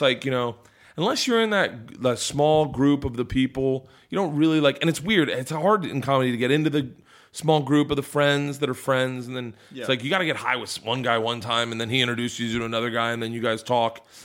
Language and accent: English; Tampa, Florida, United States